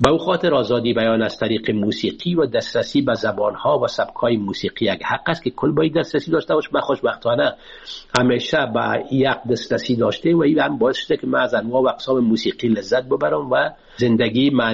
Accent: Afghanistan; من اولین افغان هستم

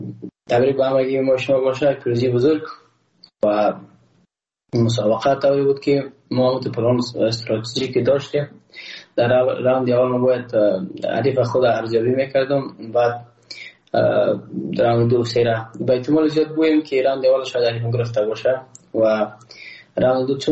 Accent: Afghanistan; ما یک افغان هستم و اما یک ملت هستیم،

